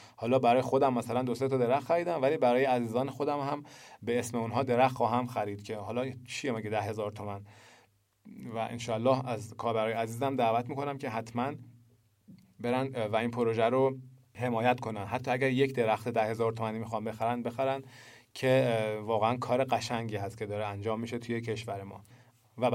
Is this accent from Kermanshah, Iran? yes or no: no; Isfahan, Iran; چون من اصفهانی هستم، نجف آباد خب نزدیک اصفهان، زیاد رد شدم